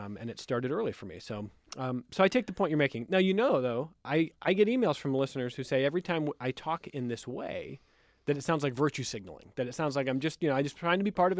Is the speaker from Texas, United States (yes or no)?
no; Cleveland, Ohio, United States; So I grew up in the Fairport of Cleveland, a suburb of Cleveland, Ohio